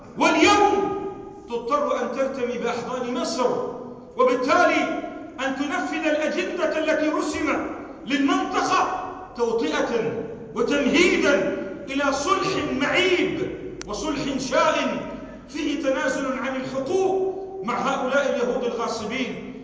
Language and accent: Arabic; Lebanon; نحن اليوم نشعر بالقهر في كل مناحي حياتنا، حتى في بلدنا لبنان